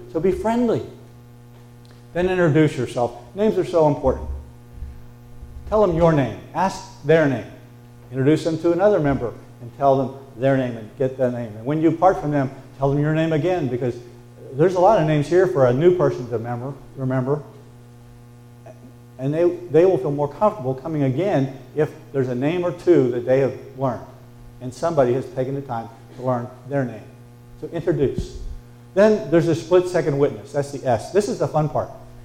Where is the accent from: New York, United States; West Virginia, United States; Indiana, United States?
West Virginia, United States; Because we had the chance to choose Alderson Broaddus College in my home state of West Virginia.